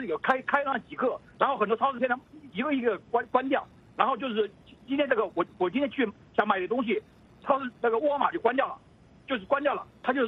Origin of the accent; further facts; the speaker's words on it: Wuhan, Hubei, China; 实际上我们武汉人呢其实不吃野味的